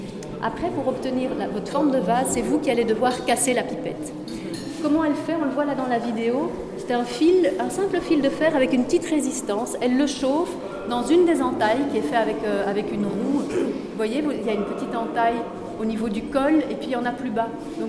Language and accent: French; Belgium; comme on a né chez nous en Belgique